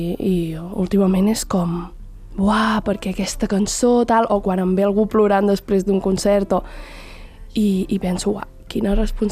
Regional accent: Prats de Lluçanès, Catalonia, Spain; Jo vaig entrar a viure en una casa nova, al meu poble, Prats de Lluçanès, i amb una amiga, vam començar a viure juntes i per mi era una tornada al poble perquè jo venia d'estudiar a Lleida

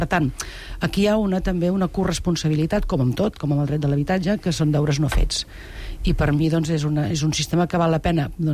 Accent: Sabadell, Catalonia, Spain; A Sabadell, que és el meu poble, no n'hi ha ni una. 210.000 habitants.

